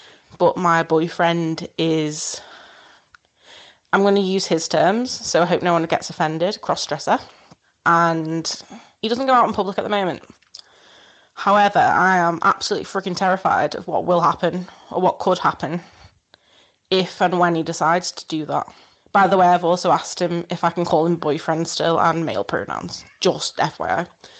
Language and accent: English; Wirral, North West England, United Kingdom; because I'm actually from Wirral, Wirral, which is over the Mersey from Liverpool.